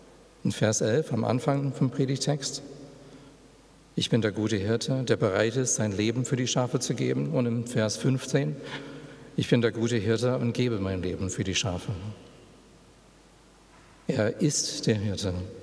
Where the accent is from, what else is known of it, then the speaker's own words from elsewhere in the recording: United States; German is a second language; Aber ich bin Amerikaner